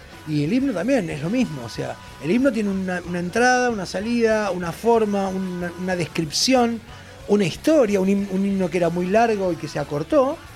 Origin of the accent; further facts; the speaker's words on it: Argentina; Soy argentino. Que no es lo mismo que decir soy parte de las Provincias Unidas o vivo en con la Confederación. Soy argentino.